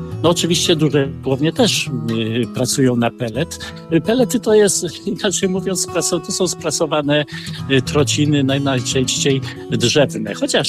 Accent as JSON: {"language": "Polish", "region": "Warmian-Masurian Voivodeship", "country": "Poland", "said": "ja akurat pochodzę z województwa warmińsko-mazurskiego"}